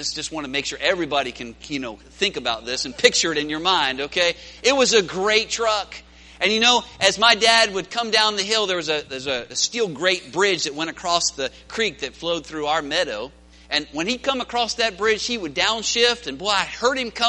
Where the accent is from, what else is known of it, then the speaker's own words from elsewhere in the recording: Pennsylvania, United States; I told you that I grew up in Pennsylvania, and I grew up out in the country, and I'm so glad God allowed that in my life.